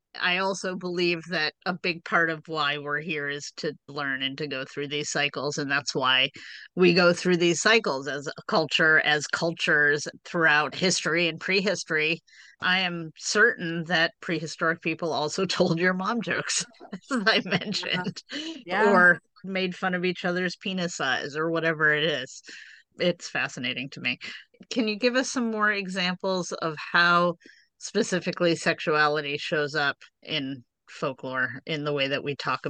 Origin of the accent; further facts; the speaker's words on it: Las Vegas, Nevada, United States; I grew up in Las Vegas.